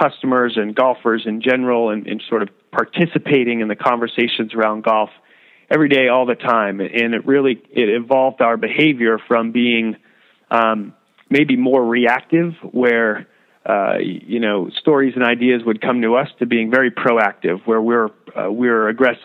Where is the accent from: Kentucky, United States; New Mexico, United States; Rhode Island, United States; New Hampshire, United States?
New Hampshire, United States; also born or lived in San Diego; I grew up in New Hampshire, grew up playing a lot of other sports and not necessarily golf.